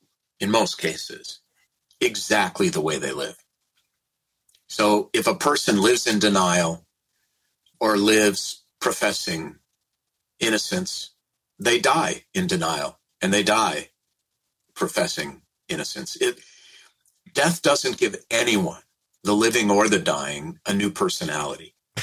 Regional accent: St. Louis Park, Minnesota, United States; But we grew up in St. Louis Park, both of us.

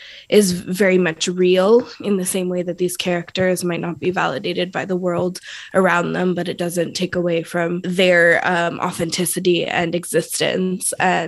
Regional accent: Oakland, California, United States; I was born and raised in Oakland. I still live here.

